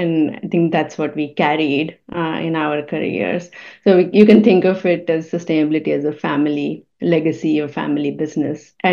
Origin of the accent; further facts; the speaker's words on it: India; I'm from India, and that's where my family is based